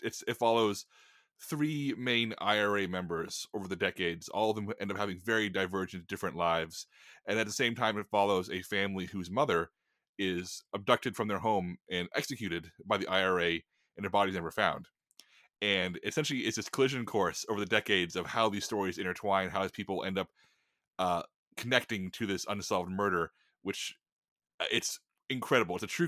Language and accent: English; United States; as an American, I was so uneducated about what actually happened